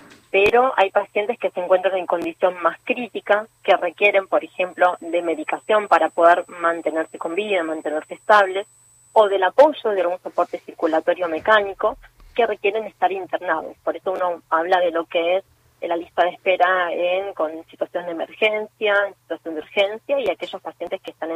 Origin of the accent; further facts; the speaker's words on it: Argentina; como argentinos